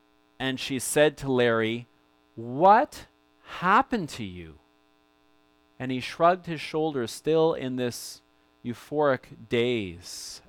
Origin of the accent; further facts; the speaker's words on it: Winnipeg, Manitoba, Canada; Now, maybe I like it because it takes place for part of the story in my hometown of Winnipeg.